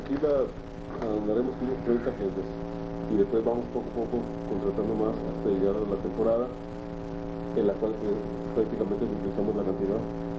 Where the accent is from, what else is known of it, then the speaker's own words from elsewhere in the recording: Tijuana, Baja California, Mexico; now in Ensenada, Mexico; si yo viviera en Tijuana, de donde vengo, y tuviera que viajar de la casa de mis papás a las oficinas de Cheto, haría el mismo tiempo que hago yo de mi casa en Ensenada